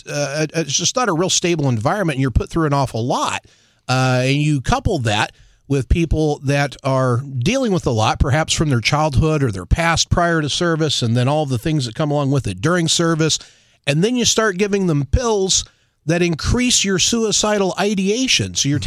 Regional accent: Missouri, United States; I grew up down in Southwest Missouri, down in the Ozark Mountains.

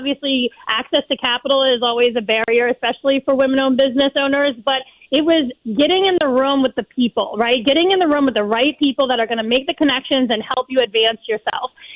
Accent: New Orleans, Louisiana, United States; now in New York, United States; I am originally from New Orleans and live in upstate New York now.

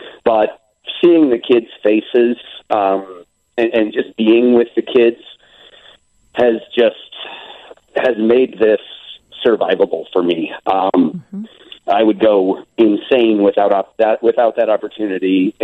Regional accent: Lakewood, Colorado, United States; I'm from Lakewood, Colorado. She's a long time friend of mine from Lakewood who happens to live just 5 miles from me now

